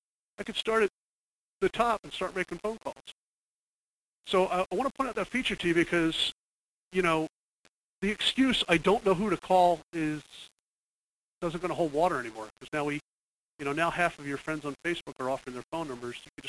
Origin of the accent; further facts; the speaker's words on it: Cherry Hill, New Jersey, United States; also born or lived in Phoenix; I grew up in Cherry Hill, New Jersey. College. Went to college outside of Pennsylvania. Phoenix. I lived in Phoenix for a period of 12 years.